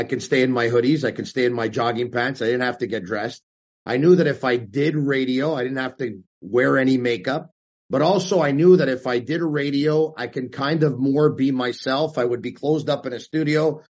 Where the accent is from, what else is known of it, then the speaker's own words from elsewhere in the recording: Montreal, Quebec, Canada; growing up in Montreal, there were different sports radio shows I would listen to.